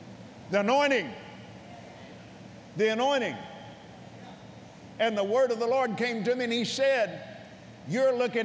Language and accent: English; Abilene, Texas, United States; Now, where I was raised in Abilene, Texas, the man that lived next door to us came back from World War II.